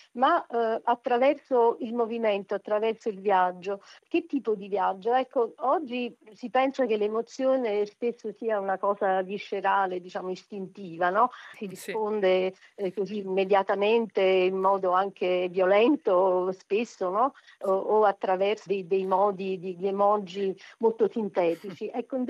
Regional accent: Naples, Campania, Italy; ispirato alla mia città natale Napoli

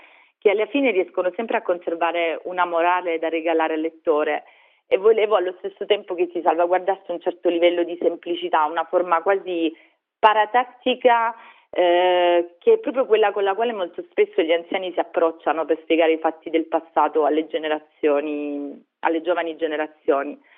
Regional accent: Apulia, Italy; poeta barese ma salentino d'adozione, che amava particolarmente la mia terra

